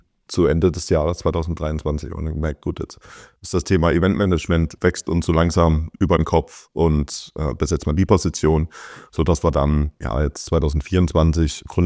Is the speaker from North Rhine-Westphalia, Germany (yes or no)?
no; Baden-Württemberg, Germany; aber ich komme aus Baden-Württemberg